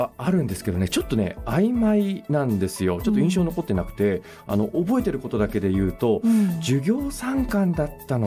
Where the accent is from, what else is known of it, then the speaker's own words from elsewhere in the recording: Urayasu, Chiba, Japan; now in Maebashi, Japan; 私はね、千葉県浦安市の出身ですね。進学、群馬県への進学をきっかけに、縁もゆかりもなく群馬にやってきて、いるんですけれども、